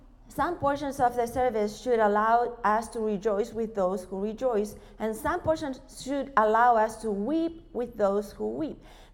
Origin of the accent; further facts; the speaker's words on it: Uruguay; English is a second language; now in Spain; Now, I am from Uruguay, this little country in South America, and I live in Spain for 20 years.